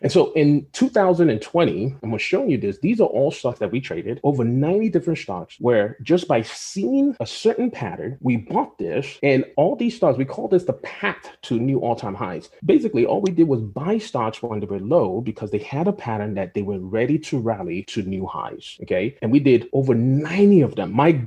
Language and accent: English; Nigeria; I'm from Nigeria too, by the way.